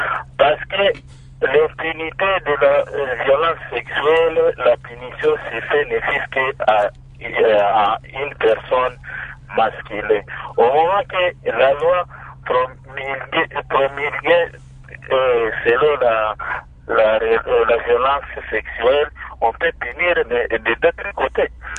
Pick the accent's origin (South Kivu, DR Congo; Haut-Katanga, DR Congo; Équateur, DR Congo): South Kivu, DR Congo; Bukavu; surtout ici chez nous à Bukavu